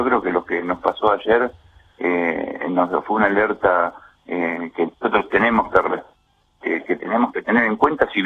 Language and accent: Spanish; Moreno, Buenos Aires Province, Argentina; Yo soy vecino de Moreno, me crié en Moreno. Moreno no era así 15 o 20 años atrás.